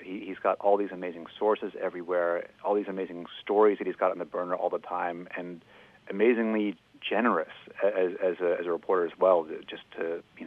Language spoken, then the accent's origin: English; United States; I'm Indian English, born and raised in America, so I've got a lot of influences